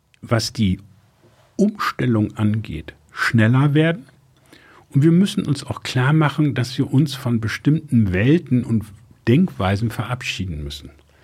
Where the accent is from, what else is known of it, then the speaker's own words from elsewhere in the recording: Bremen, Germany; born there; Ich bin gebürtiger Bremer.